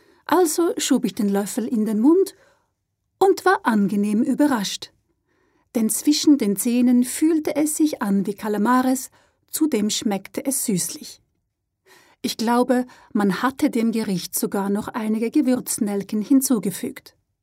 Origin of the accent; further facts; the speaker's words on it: Switzerland; Denn auch ich als Schweizerin mag es gar nicht, wenn man mich überraschend besucht.